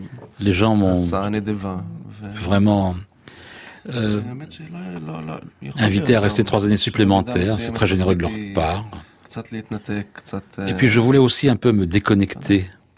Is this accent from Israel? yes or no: yes; Tira, Central District, Israel; je n'ai jamais vécu dans les territoires palestiniens. Moi, je suis né Et j'ai grandi à Tira, c'est ma maison. Mais bon, c'est un lieu véritablement bon. On est à la campagne.